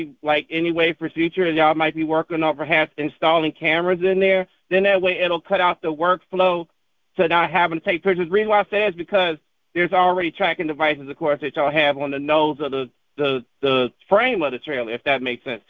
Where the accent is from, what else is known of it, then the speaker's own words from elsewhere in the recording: Chicago, Illinois, United States; now in Texas, United States; my home domicile in Texas, where I'm not from originally. I'm from Chicago originally.